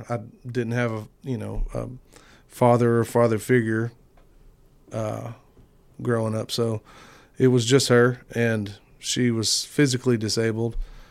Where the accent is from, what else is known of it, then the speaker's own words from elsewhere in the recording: Canyon, Texas, United States; I am fixing to be 37. I was born and raised in Canyon, Texas.